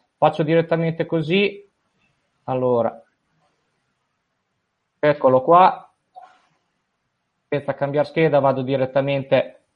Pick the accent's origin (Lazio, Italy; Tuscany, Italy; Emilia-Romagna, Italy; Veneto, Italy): Lazio, Italy; Rome; Io sono da Roma.